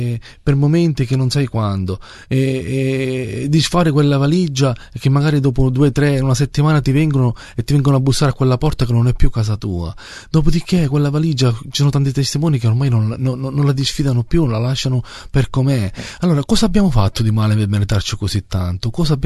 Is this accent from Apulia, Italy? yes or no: no; Sicily, Italy; io sono italiano, è vero sì, ma sono fiero di essere siciliano e difendo la mia terra